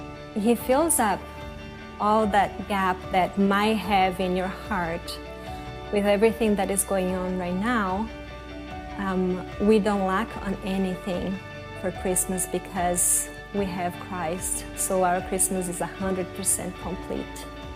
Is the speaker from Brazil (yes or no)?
yes; Brazil; moved away; I grew up in Brazil. I came from a broken family. My mom and my dad were actually never married. I grew up with no family around at all, so I didn't have that relationship with cousins, even my dad or grandparents.